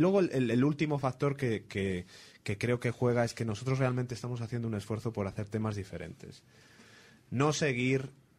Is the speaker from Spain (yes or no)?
yes; Spain; yo soy español, obviamente, no lo voy a ocultar.